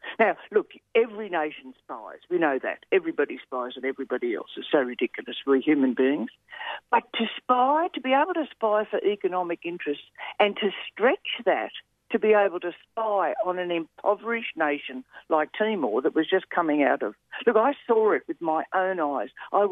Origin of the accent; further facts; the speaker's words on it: Australia; I love being an Australian in a sense, really.